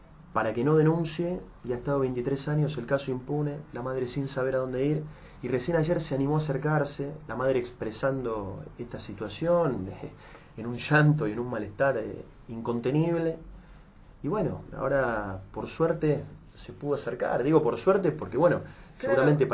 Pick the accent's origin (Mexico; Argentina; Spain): Argentina; como argentinos y argentinas nos organizamos